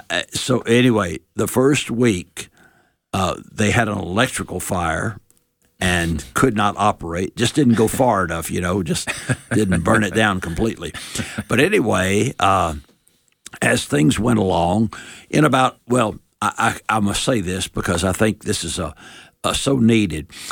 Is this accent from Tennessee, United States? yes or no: yes; Chattanooga, Tennessee, United States; Well, I'm from Chattanooga, Tennessee.